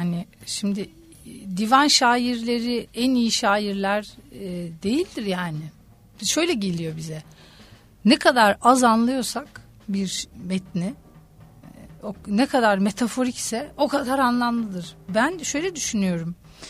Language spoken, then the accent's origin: Turkish; Ankara, Turkey; Bir Ankaralı olarak da konuşayım.